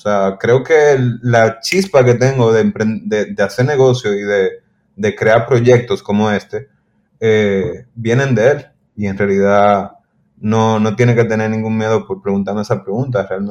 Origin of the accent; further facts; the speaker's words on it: Dominican Republic; en eso yo no soy dominicano, loco, para nada.